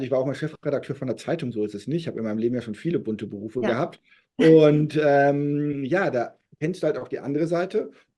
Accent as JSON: {"language": "German", "region": "North Rhine-Westphalia", "country": "Germany", "tie": "born there", "lives_now": "Berlin, Germany", "said": "ich bin gebürtiger Westfale und lebe in Berlin."}